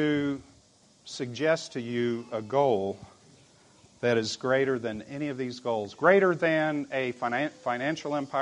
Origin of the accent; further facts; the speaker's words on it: Tulsa, Oklahoma, United States; I stopped by my hometown of Tulsa, Oklahoma.